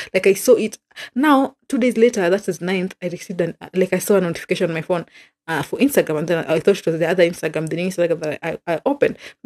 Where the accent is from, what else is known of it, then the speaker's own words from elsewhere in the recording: Kenya; Oh my gosh, I'm going to die. Being a Kenyan is what it is.